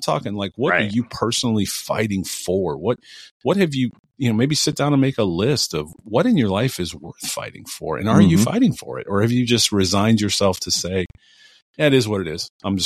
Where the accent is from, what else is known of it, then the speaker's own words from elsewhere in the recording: Cleveland, Ohio, United States; especially I'm from Cleveland. You know that. I got my 216.